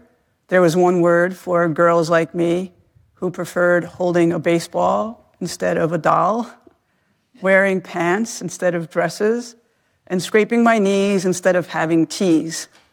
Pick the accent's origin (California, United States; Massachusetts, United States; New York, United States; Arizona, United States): New York, United States; I grew up outside of New York in the Bronx, and many people went to the Pocono Mountains.